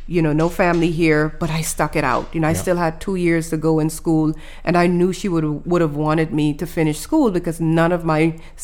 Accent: Exuma, Bahamas; So I grew up in the Bahamas on a small island called Exuma.

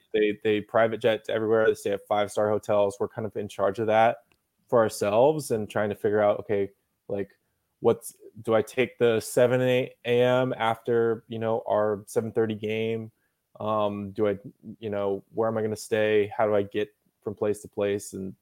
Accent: Salt Lake City, Utah, United States; now in Los Angeles, United States; I mean, I came to Los Angeles from Salt Lake City.

